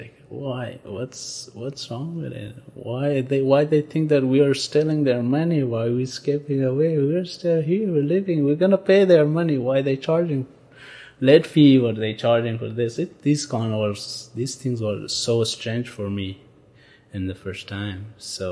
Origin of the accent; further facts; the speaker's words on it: Afghanistan; now in United States; I'm originally from Afghanistan, and I'm here in the United States about 15 months.